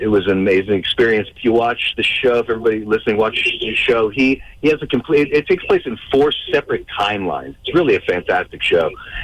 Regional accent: Poughkeepsie, New York, United States; I am from Poughkeepsie, yeah. The Hudson Valley, baby.

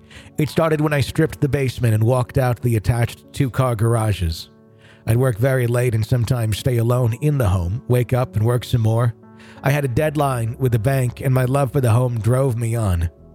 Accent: Terre Haute, Indiana, United States; I grew up in North Terre Haute, Indiana.

